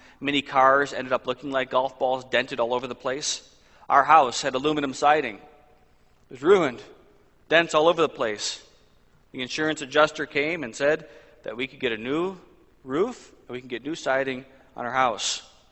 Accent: Highland, Indiana, United States; When I was a kid, growing up in Highland, Indiana, we had a bad hailstorm one late spring day.

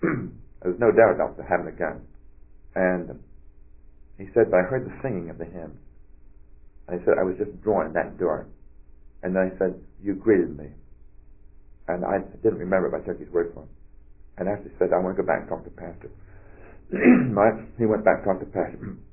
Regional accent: Winston-Salem, North Carolina, United States; We're originally from Winston-Salem

